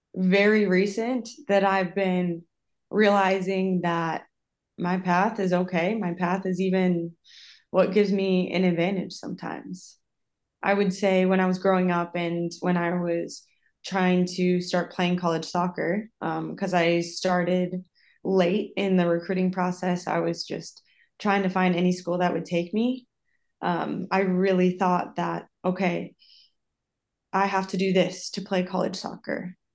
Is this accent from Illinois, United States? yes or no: no; Minnesota, United States; also born or lived in South Dakota, United States / Costa Rica / Iceland / Sweden; I'm originally from Minnesota. Went to school at South Dakota State.